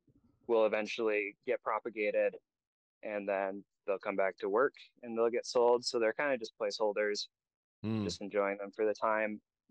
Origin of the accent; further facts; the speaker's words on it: South Dakota, United States; So I grew up in South Dakota and I spent a lot of time on the farm with my grandparents.